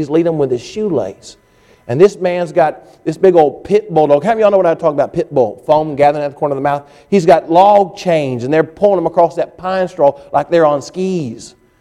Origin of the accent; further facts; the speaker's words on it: South Carolina, United States; Now, my wife's from California and I'm from South Carolina.